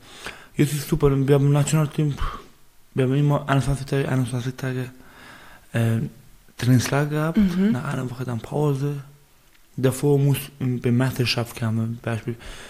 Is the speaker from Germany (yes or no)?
no; Zahedan, Sistan and Baluchestan, Iran; born there; first language Baluchi; German is a second language; Ich bin im Süden in Sahedan geboren. Das ist eine andere Sprache, Baluchi.